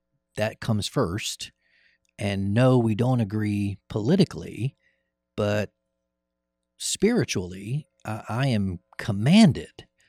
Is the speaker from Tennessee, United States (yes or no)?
yes; Cleveland, Tennessee, United States; serving in my hometown in a capacity that I never really saw myself